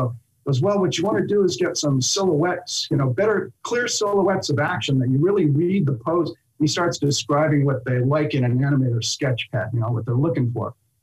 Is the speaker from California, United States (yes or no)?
yes; Huntington Beach, California, United States; I had made a huge desk and I shellacked it when I was a surfer from Huntington Beach.